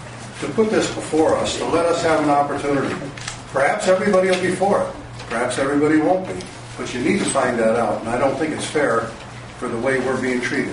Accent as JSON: {"language": "English", "town": "Palm Desert", "region": "California", "country": "United States", "said": "from Palm Desert."}